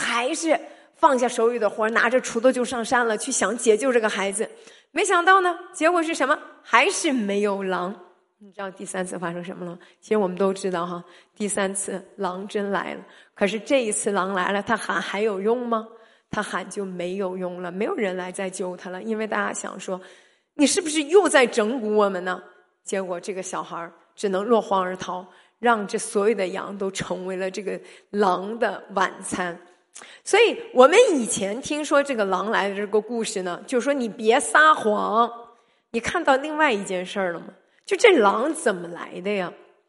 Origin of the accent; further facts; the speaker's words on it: China; 或者我们中国人说呸呸呸